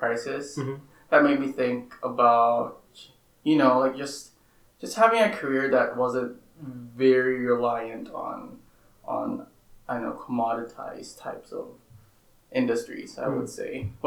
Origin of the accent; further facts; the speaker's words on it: Philippines; English is a second language; So, yeah, I originally am from the Philippines and from a small town called Espanyas, Luna, which is about 2 hours south of Manila.